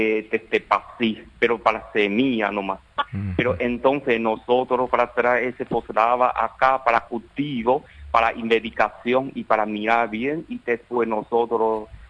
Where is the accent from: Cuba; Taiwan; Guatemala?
Taiwan; Spanish is a second language; now in Paraguay; yo soy técnico de Taiwán